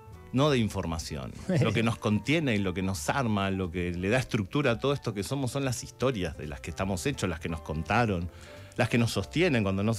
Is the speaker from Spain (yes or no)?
no; Villa Ballester, Buenos Aires Province, Argentina; En Villa Ballester, de donde soy nacido y criado.